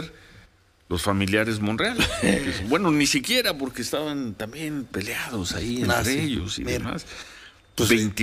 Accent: Monterrey, Nuevo León, Mexico; born or raised there; also born or lived in Sonora

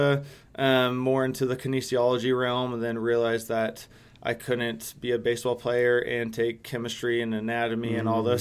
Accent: San Diego, California, United States; So San Diego, so I'm from San Diego, born and raised.

